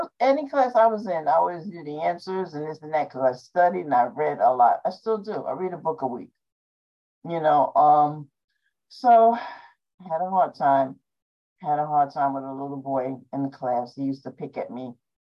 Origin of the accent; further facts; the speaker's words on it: New York, United States; I'm from New York. I was born in New York. I have lived other places in my life, but New York is where I'm at right now. Right now, I'm in Carp City in the Bronx, and I've been in this apartment for 28 years.